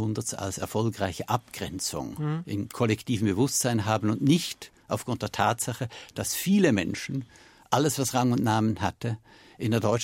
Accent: Zürich, Zurich, Switzerland; ich komme aus Zürich

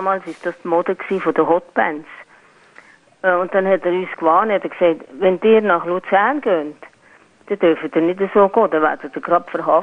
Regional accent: Épinal, Grand Est, France; German is a second language; now in Germany; denn ich bin aus Frankreich gekommen, hat er gesagt, «Où viens de Paris?» Und dann haben wir gesagt, «Nein, von Épinal.»

